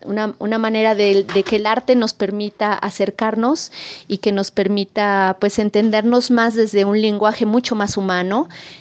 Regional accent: Mexico; somos mexicanas que bailan danza balinesa

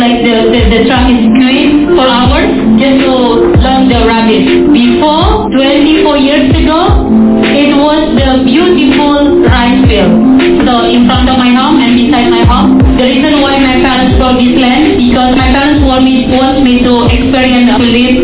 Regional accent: Bantar Gebang, West Java, Indonesia; I grew up in Bantar Gebang.

